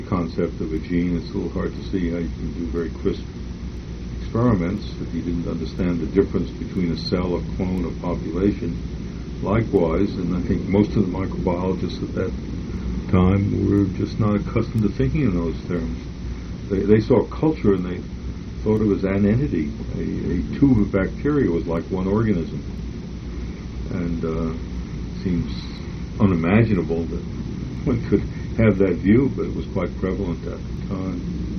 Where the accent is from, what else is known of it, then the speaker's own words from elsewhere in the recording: New York, United States; against the special disability of being a New Yorker, which I shared with Francis, and even more of being a Jewish New Yorker.